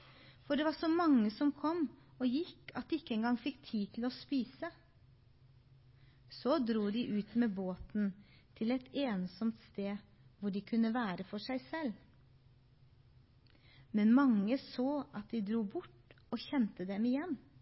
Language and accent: Norwegian; Seljord, Telemark, Norway; now in Mandal, Norway; og jeg kommer fra Seljord. Hvis dere kan stusse på dialekta, så er det noen aninger derfra